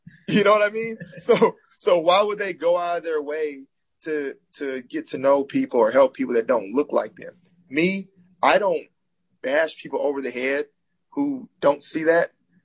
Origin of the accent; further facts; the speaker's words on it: Alabama, United States; most of my friends who are white growing up in Alabama.